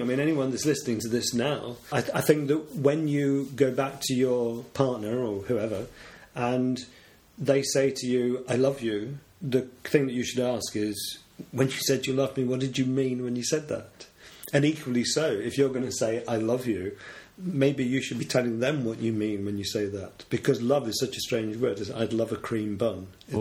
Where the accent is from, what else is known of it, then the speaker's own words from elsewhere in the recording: United Kingdom; But one of the things about being British is we're embarrassed about admitting this things like love.